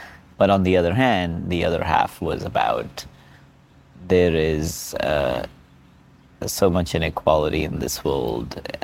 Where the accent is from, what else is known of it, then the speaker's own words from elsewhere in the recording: India; although I grew up in India.